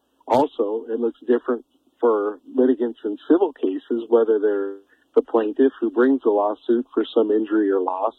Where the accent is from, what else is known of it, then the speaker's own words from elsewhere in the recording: Billings, Montana, United States; born there; now in Kalispell, United States; My folks grew up there. I was born in Billings in 1964, so I'm 59 presently, and I have lived in Kalispell since 1995